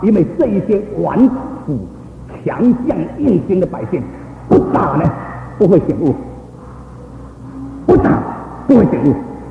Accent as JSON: {"language": "Chinese", "country": "China", "said": "我们今天这些从大陆过来，我们的家乡被占据，在那里没有神的圣事，我们有家我们归不得"}